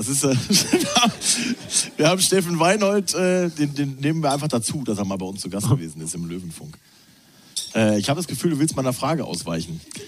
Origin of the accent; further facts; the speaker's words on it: North Rhine-Westphalia, Germany; da, wo ich aufgewachsen bin, im Ruhrpott